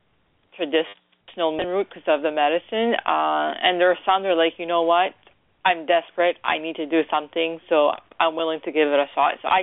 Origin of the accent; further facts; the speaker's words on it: New Brunswick, Canada; now in Toronto, Canada; I'm calling in from Toronto, Canada, and I'm originally from the province of New Brunswick in Canada.